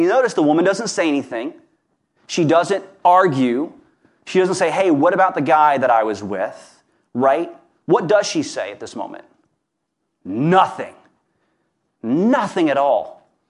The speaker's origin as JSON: {"language": "English", "town": "Hammond", "region": "Louisiana", "country": "United States", "tie": "born or raised there", "said": "She lived 30 miles from where I grew up in Hammond, Louisiana, a little place called Kentwood."}